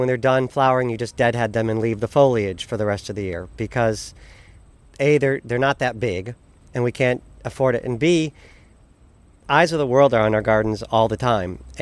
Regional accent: Michigan, United States; I'm from Michigan. I have no problem with snow removal.

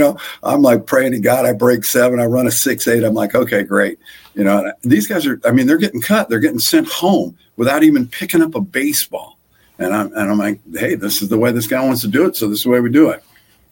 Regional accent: Decatur, Illinois, United States; I'm originally from Decatur, Illinois

